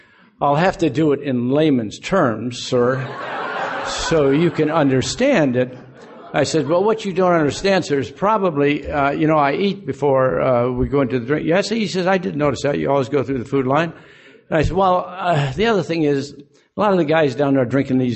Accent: Aurora, Illinois, United States; And I used to start off my story by saying that I grew up in Aurora, Illinois. That's the vacation spot of the Midwest.

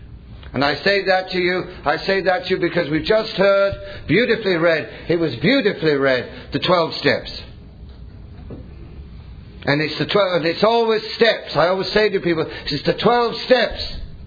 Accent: England, United Kingdom; Now, by the way, you probably realize I'm not from Ohio. Not from Ohio. I'm from England. And by the way, I'm not the only drunk that came out of England, I'll tell you now.

